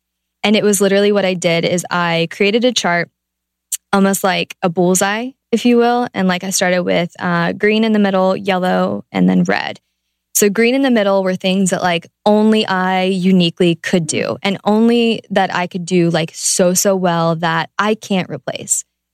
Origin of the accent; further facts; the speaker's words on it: Ohio, United States; I'm from Ohio.